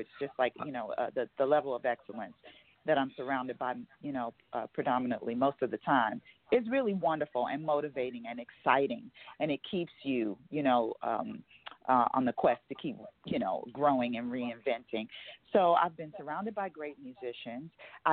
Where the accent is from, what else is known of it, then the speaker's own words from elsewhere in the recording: Chicago, Illinois, United States; it's inclusive of the music I grew up listening to in Chicago, my dad's a singer. And I was raised on gospel music and R&B and soul and funk.